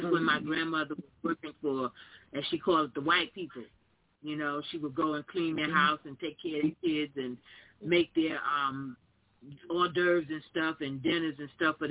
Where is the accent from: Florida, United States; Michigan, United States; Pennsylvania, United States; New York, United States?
Florida, United States; Tavares; also born or lived in Orlando; I grew up in the South too. I grew up in Florida, born in Orlando, Florida. And a lot of times my grandmother and I would walk to town. It was a small town, Tavares, Florida